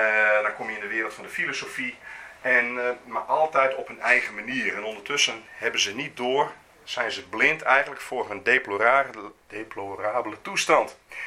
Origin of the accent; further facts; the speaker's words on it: Leeuwarden, Friesland, Netherlands; moved away as an adult; ik ben geboren getogen in Leeuwarden, maar ik trok op mijn 18e als student naar Leeuwarden. En daar trok op mijn 18e als student naar Groningen